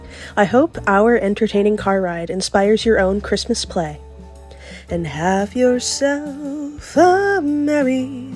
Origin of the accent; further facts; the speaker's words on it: Maine, United States; and I'm from Maine.